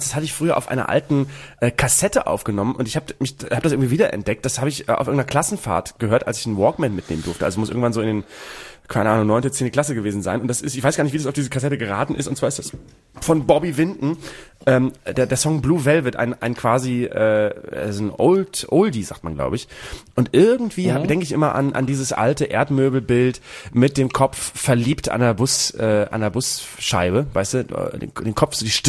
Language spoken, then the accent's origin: German; Bremen, Germany; Und da kann man jetzt wirklich durch meine alte Heimat fahren.